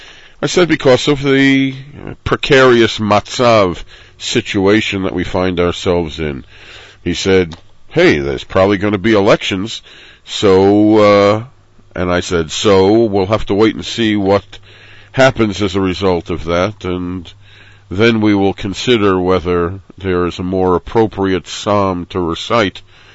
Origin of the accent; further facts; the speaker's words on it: Brooklyn, New York, United States; I grew up in Brooklyn, specifically in Crown Heights